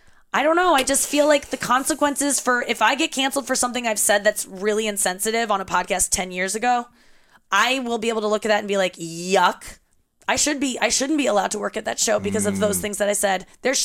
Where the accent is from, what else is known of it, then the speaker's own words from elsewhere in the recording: St. Louis, Missouri, United States; I was raised in St. Louis.